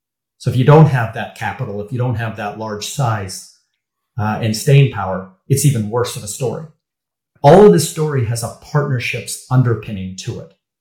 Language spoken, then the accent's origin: English; Canada; I'm a Canadian